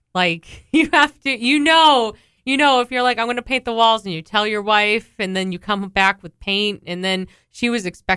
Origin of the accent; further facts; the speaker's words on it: Massachusetts, United States; and I'm actually from Massachusetts. I went to UMass.